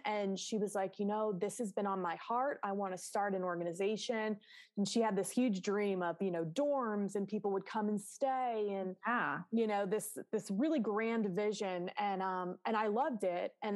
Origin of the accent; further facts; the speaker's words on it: Pittsburgh, Pennsylvania, United States; So I'm from Pittsburgh, Pennsylvania. So just a town right outside of Pittsburgh. And I lived on a cul-de-sac, and at the end of our street was a horse farm.